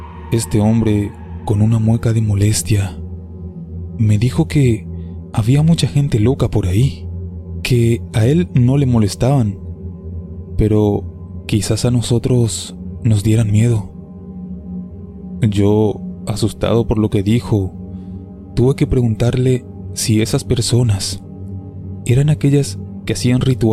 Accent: Leales, Tucumán, Argentina; soy de Leales, y quería contar una historia

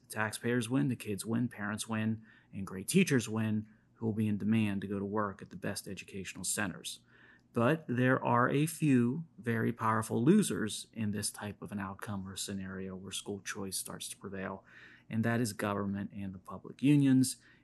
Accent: Pennsylvania, United States; Philadelphia, in my home state of Pennsylvania

